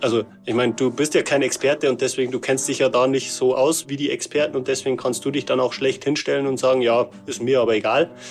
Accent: Bavaria, Germany; ich komme aus dem Bayerischen Wald

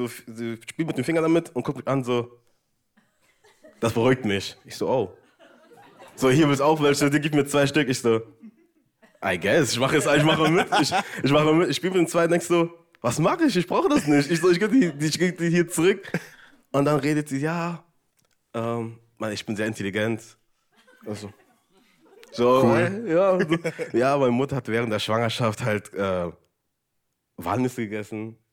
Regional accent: Saarland, Germany; ich komme aus dem Saarland.

